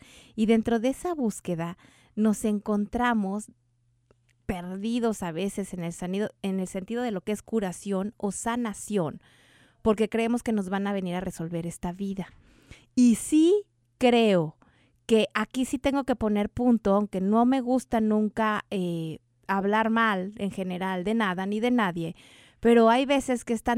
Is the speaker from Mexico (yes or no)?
yes; Mexico City, Mexico; yo crecí en la Ciudad de México